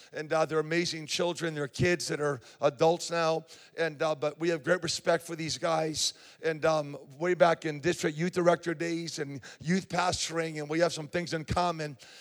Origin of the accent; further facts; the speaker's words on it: West Springfield, Massachusetts, United States; But I grew up in West Springfield, Mass., so I feel kind of like I'm home